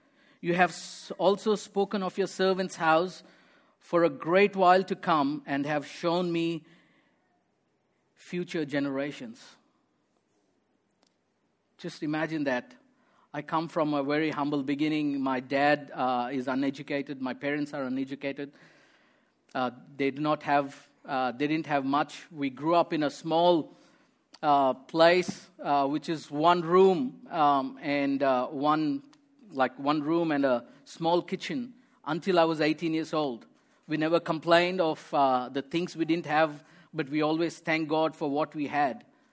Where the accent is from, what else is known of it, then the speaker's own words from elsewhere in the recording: India; English is a second language; You need to understand where I come from. I'm from India. I have a very humble beginning.